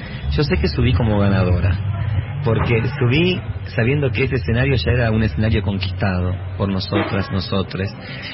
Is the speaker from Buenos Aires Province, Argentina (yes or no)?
yes; Buenos Aires Province, Argentina; como bonaerense